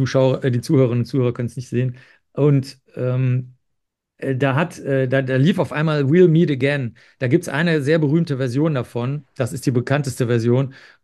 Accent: Bavaria, Germany; born there; now in Cologne, Germany; Also ich bin zwar in Bayern geboren und wie gesagt, sonst haben wir alle Thüringer Wurzeln

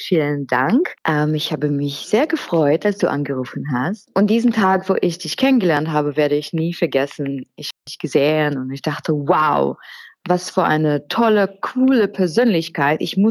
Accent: Toronto, Ontario, Canada; now in Germany; ich komme ursprünglich aus Kanada, aus Toronto.

